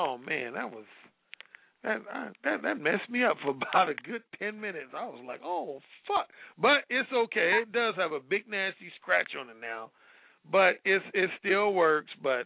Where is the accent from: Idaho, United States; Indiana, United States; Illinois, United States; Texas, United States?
Indiana, United States; Gary; But I grew up in Gary, Indiana, which for a while was the most black city in the United States.